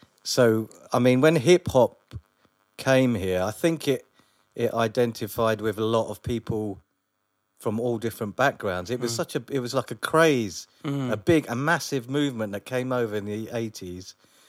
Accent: Wembley, London, United Kingdom; because I grew up in Wembley originally.

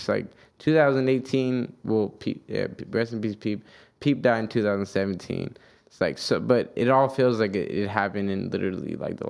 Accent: Redlands, California, United States; That was in my hometown, Redlands, California.

